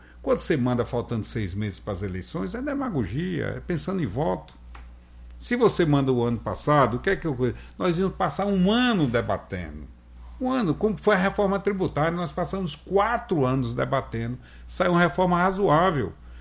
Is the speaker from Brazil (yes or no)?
yes; Antas, Bahia, Brazil; Eu conheço muito a região, sou de Antas